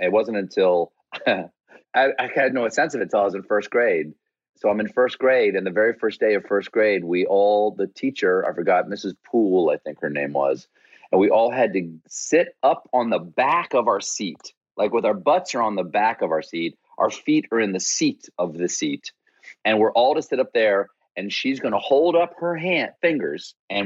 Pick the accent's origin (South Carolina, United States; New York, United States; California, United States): South Carolina, United States; I'm from South Carolina. All roads lead north from South Carolina.